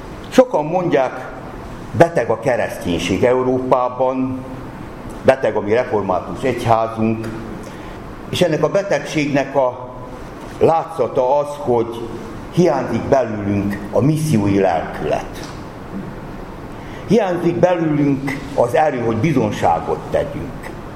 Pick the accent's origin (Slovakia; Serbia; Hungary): Serbia; Subotica, Vojvodina; Emlékszem a szabadkai gyülekezetünkre, amelyben felnőttem, amelyben konfirmáltam